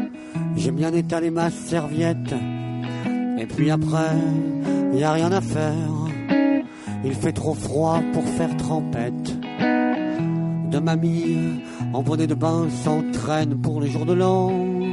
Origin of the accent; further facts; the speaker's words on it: Normandy, France; je suis de Normandie, donc un peu à l'autre bout de la France.